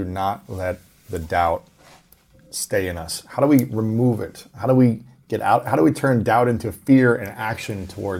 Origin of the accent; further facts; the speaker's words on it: Ohio, United States; also born or lived in New York City; now in Los Angeles, United States; And I moved from New York City, loved it. I'm from Ohio, came out here.